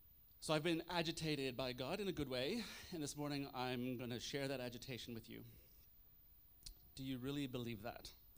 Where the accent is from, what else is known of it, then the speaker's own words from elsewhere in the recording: Canada; I am a Canadian.